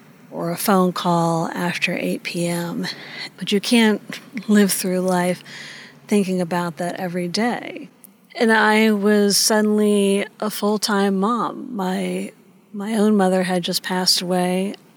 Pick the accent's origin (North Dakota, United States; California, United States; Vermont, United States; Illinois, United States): Vermont, United States; Montpelier; I'm from Montpelier, Vermont.